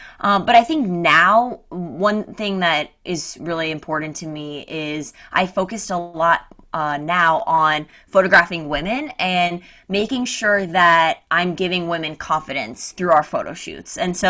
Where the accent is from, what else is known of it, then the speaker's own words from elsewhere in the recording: Missouri, United States; I grew up in Missouri, in a very small town.